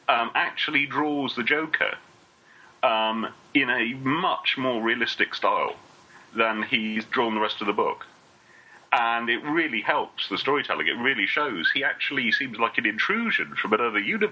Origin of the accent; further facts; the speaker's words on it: United Kingdom; I was in a bunch of British SF writers the other day and was introduced to somebody as the British one.